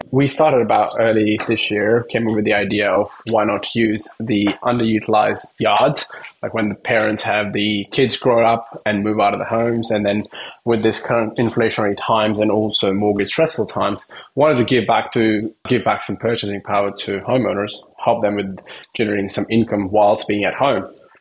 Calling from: Sydney, New South Wales, Australia; I'm calling from the beautiful land, Northern Beaches in Sydney.

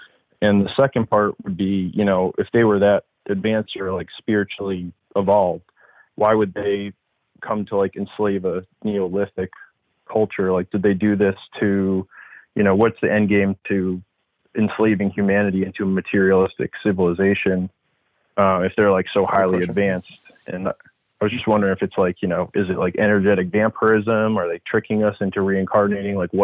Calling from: Massachusetts, United States; Yeah, I'm calling from Massachusetts.

